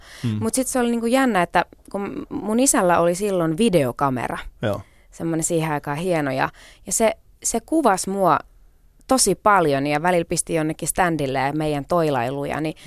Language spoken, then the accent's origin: Finnish; Kerava, Uusimaa, Finland; born there; Mä oon syntynyt Keravalla. Mun isä on siis tosiaan Venäjältä, Pietarista kotosi. Ja äiti on tuolta vähän niin kuin Lapista, Rovaniemi, Kemi-Akselilta. Ja tapasivat sitten Leningradissa, silloisessa